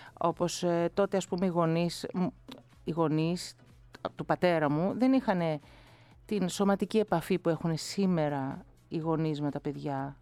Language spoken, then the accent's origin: Greek; Kifisia, Attica, Greece; μας έπρεπε να φύγουμε από εκεί, από την Αθήνα, και αγοράσαμε στην Κηφισιά. Και έτσι μεγάλωσα εγώ στην Κηφισιά.